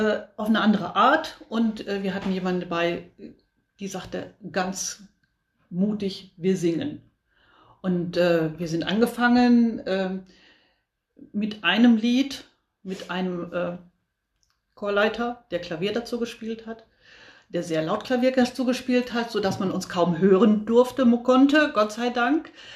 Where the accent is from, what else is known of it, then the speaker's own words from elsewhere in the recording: North Rhine-Westphalia, Germany; bin Landfrau, auch aus dem Kreis Höxter. Wir kommen alle aus dem Kreis Höxter.